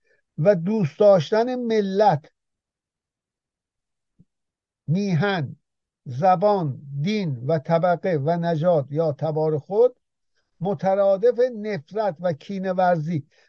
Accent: Azerbaijan, Iran; خود من نیز به عنوان یک ایرانی آذربایجانی

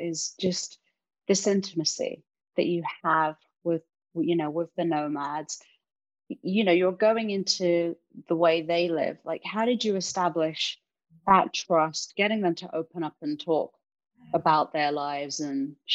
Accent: London, United Kingdom; now in United States; I grew up in London. I've moved out here

